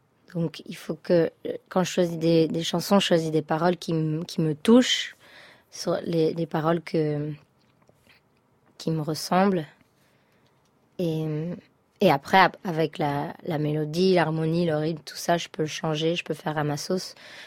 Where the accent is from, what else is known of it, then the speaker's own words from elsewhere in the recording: Samois-sur-Seine, Île-de-France, France; J'ai grandi à Samois-sur-Seine.